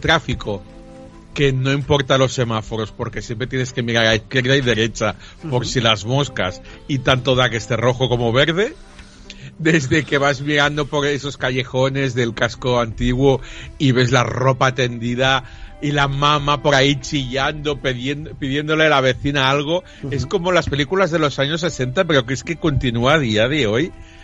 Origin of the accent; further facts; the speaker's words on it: Spain; Y ya que somos españoles y nos vamos a Nápoles